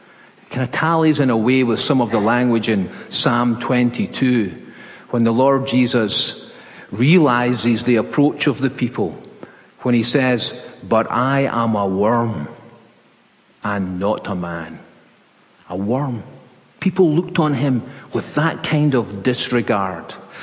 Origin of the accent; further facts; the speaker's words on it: Hamilton, New Zealand; Certainly when I was brought up in Hamilton